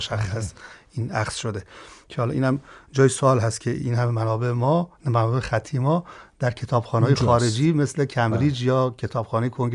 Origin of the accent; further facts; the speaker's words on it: Iran; من واقعا به عنوان یک ایرانی وقتی این تاریخ رو میخونم